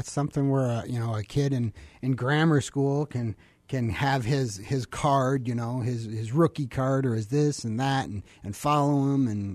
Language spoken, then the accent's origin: English; Michigan, United States; In Michigan.